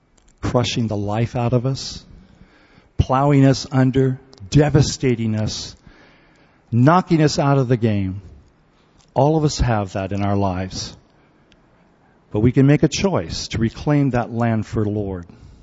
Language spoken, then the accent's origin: English; South Korea; also born or lived in St. Helena, United States; I grew up in Korea right after the war. In fact, the war ended in 53 and I was born in 54.